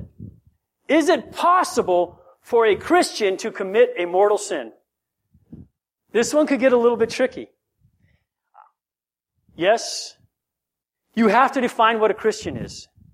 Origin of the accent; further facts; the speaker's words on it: Guam; I have this friend that I grew up with on Guam.